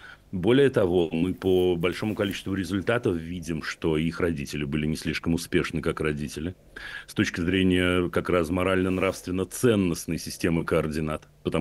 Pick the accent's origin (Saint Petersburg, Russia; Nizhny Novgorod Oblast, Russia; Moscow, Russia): Nizhny Novgorod Oblast, Russia; Nizhny Novgorod; Мама из России. Я вот мама из России.